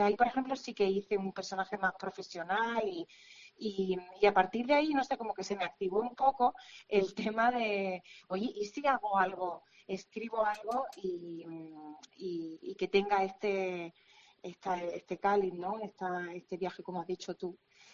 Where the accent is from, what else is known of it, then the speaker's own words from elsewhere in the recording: Andalusia, Spain; accent: Andalusian; nosotros los andaluces lo tenemos que preguntar, mira, ¿lo quieres con castellano neutro o lo quieres con mi acento?